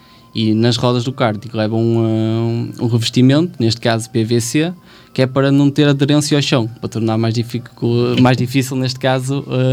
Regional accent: Valpedra, Portugal; born there; eu sou das Termas, mas nasci em Valpedra

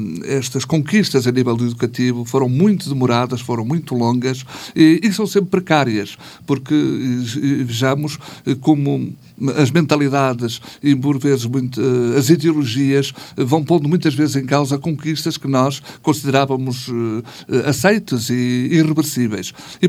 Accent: Lousada, Porto, Portugal; Cristelos é uma das freguesias sede do concelho, de onde eu sou natural

